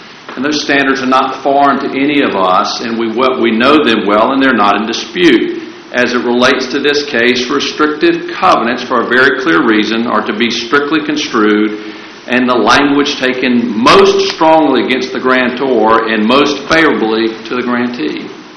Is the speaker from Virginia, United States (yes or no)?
yes; Charlottesville, Virginia, United States; like Mr. Tanner, I'm also from Charlottesville, and like Mr. Tanner, I'm also a college basketball fan.